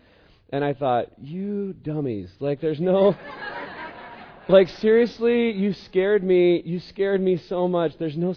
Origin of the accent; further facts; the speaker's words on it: Eugene, Oregon, United States; I'm from Eugene.